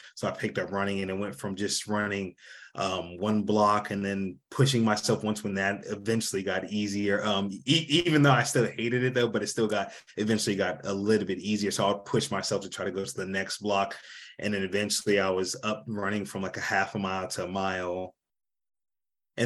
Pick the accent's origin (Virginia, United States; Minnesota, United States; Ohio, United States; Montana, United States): Virginia, United States; Woodbridge; So I'm from the Northern Virginia area, Woodbridge, Virginia, right outside of DC.